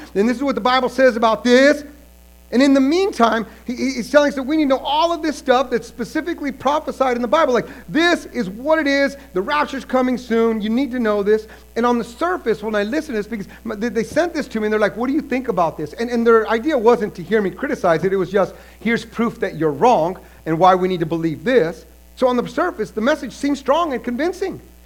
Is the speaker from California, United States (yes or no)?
yes; San Francisco, California, United States; because I grew up in San Francisco, so I follow the Niners.